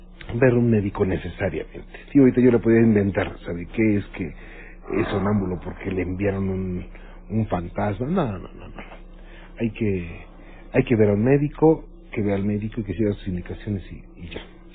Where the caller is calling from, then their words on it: Coatzacoalcos, Veracruz, Mexico; Soy de Coatzacoalcos y aquí hay muchas casas que pasa un día vino